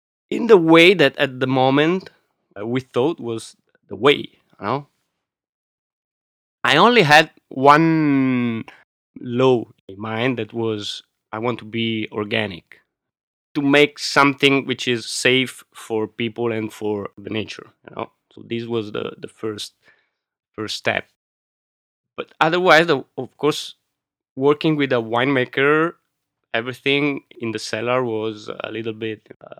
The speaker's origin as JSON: {"language": "English", "town": "Milan", "region": "Lombardy", "country": "Italy", "tie": "born or raised there", "said": "my father was an engineer, so he left the region in the 60s and 70s. And so we grew up in Milano, me and my brother."}